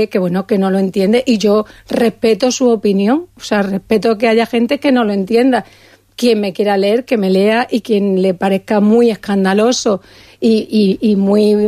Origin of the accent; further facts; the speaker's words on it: Badajoz, Extremadura, Spain; como yo quiero mucho a mi tierra, quiero mucho a Badajoz